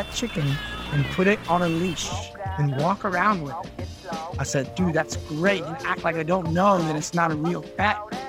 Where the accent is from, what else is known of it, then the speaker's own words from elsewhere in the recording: Florida, United States; So I was born and raised in Florida. I studied at University of Central Florida in Orlando